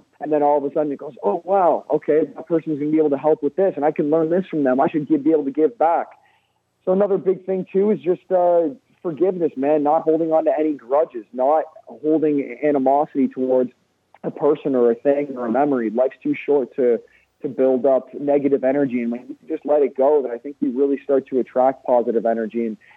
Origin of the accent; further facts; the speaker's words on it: Canada; growing up in Canada. Drinking was kind of inherent to our culture.